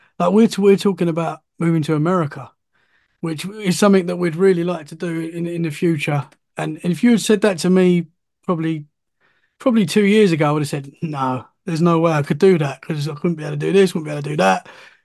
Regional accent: East of England, United Kingdom; now in Dorset, United Kingdom; I'm from Essex, London, in the UK, and I moved to Dorset, which is only 2 hours away.

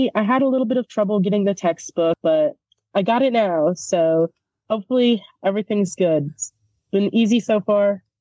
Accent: Normal, Illinois, United States; So I was born and raised in Normal, Illinois. Been here my whole life.

